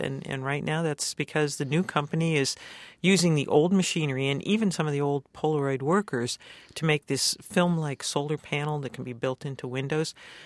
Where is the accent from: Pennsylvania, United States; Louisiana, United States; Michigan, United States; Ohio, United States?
Ohio, United States; Youngstown; You know, when I was a kid growing up in Youngstown, Ohio, the steel mills there employed huge numbers of laborers.